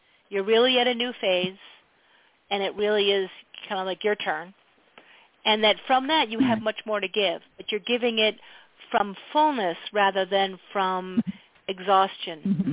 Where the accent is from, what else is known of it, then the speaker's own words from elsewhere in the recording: East, United States; now in Montana, United States; But I was born and raised in the East.